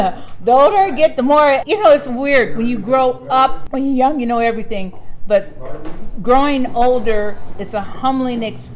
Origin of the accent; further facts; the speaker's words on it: Oakland, California, United States; Oakland at that time, I grew up in the Fruitvale Diamond District. It was predominantly Italian, Portuguese, Caucasian, very few blacks, very few Hispanics.